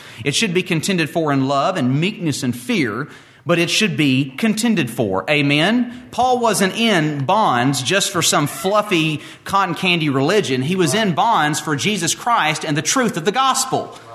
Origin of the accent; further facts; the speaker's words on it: the South, United States; I don't know if it's growing up in the South or growing up with a dad like I had, but stuff like this just makes my blood boil.